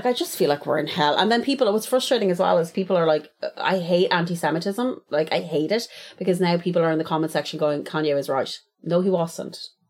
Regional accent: Ireland; And especially as Irish people, like, aside from the ridiculously dumb far right, we have a majority of people in this country

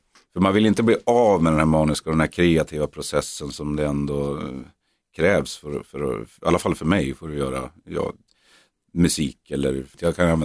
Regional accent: Norrland, Sweden; vi är norrlänningar

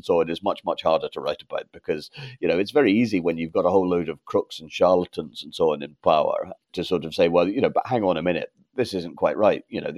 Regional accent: Scotland, United Kingdom; so I happened to be Scottish because that's where I was born and brought up.

